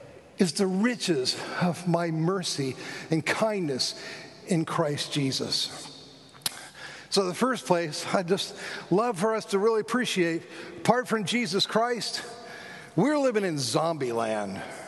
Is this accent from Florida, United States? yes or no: yes; Florida, United States; I grew up in South Florida.